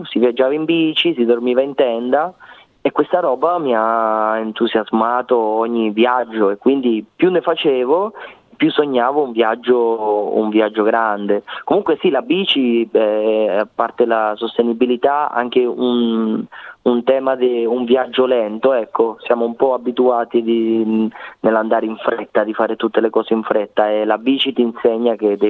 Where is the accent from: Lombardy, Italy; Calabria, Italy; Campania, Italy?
Calabria, Italy; porto il nome della Calabria perché io sono calabrese